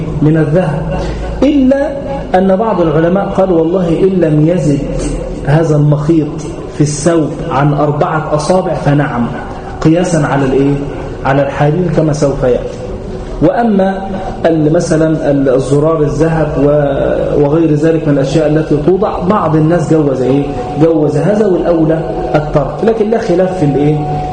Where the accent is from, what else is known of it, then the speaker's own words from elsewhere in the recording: Egypt; وكان يؤتى من قوس من عندنا هنا من إيه؟ من مصر